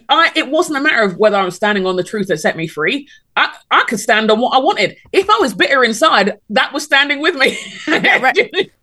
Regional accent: Nigeria; moved away; I'm from a collective culture. I don't need any Lone Ranger business. I'm Nigerian. We do things as a pack. I left my pack and I came here to serve.

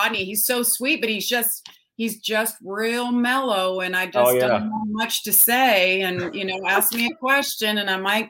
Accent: Lake Tahoe, California, United States; I'm an only child, and I actually was born and raised in Lake Tahoe, California. So you're kind of naturally an outdoors person.

